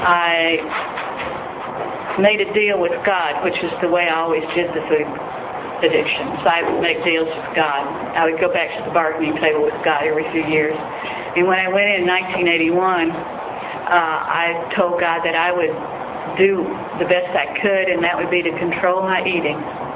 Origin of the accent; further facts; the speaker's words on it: College Station, Texas, United States; from College Station.